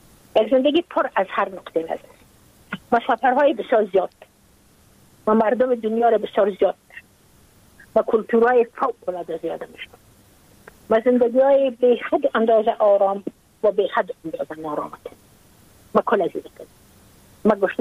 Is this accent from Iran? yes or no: no; Afghanistan; ما اگر افغان استم، ما مربوط افغانستان استم، من مربوط نیم سرزمین نازمین هستم